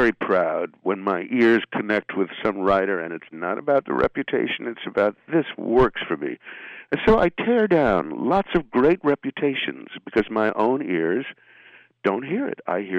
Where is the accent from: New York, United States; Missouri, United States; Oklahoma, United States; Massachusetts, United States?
New York, United States; Well, as a New Yorker, you want to get out of town.